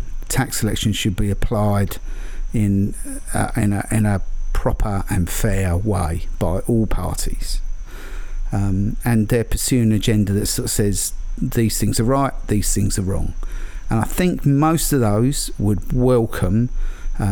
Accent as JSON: {"language": "English", "country": "United Kingdom", "said": "Whether I'm a Brit or not, I think the US market is extremely attractive"}